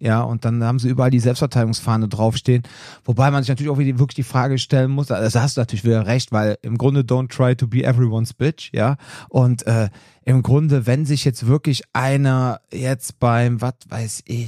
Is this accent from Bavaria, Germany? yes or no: no; Cologne, North Rhine-Westphalia, Germany; bei uns in Köln, sagt man Stadtteil, Stadtviertel, sagen wir so Veedel.